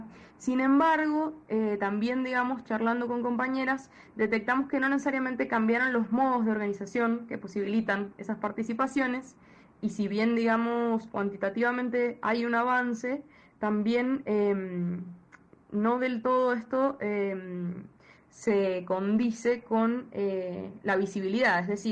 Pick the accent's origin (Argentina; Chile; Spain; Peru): Argentina; Mendoza; de Mendoza